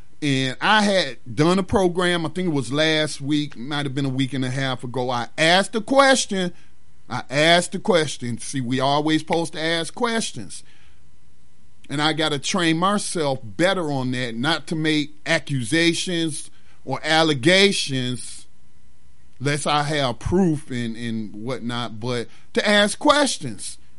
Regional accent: North Carolina, United States; I came across some more history of Afro-Carolinians in my home state of North Carolina.

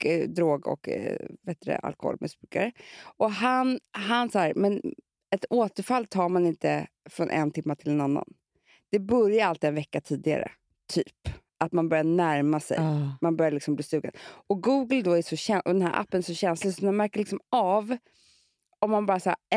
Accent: Gotland, Sweden; Jag kommer från Gotland

